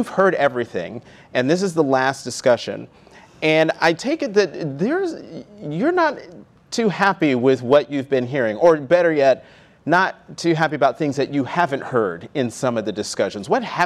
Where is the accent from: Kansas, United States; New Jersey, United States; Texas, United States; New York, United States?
New Jersey, United States; Newark; born there; I was born in Newark.